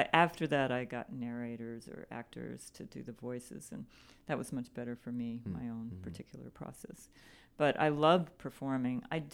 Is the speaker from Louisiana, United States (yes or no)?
yes; Baton Rouge, Louisiana, United States; also born or lived in Atlanta; And I grew up kind of in Baton Rouge, Louisiana. I didn't ever go to an art gallery, except like a historical kind of art gallery. And in high school in Atlanta, finally, I went to an art museum.